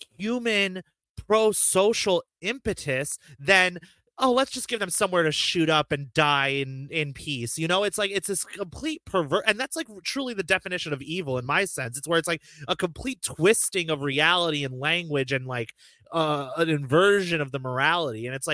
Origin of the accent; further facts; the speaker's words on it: United States; no person would come up to me born and raised in America sipping my martini blah blah blah and say that I'm not American